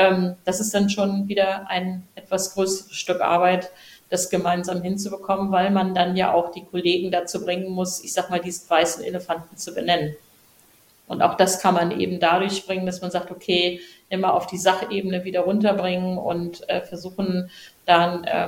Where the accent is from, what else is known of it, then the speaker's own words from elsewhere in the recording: Germany; mich als Deutsche, als Chefin